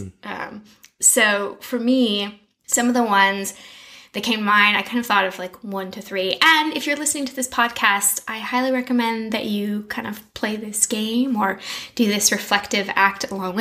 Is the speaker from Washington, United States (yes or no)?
yes; Seattle, Washington, United States; also born or lived in Montana; I'm not going to say I'm from Montana. Say I was born there and I grew up in Seattle.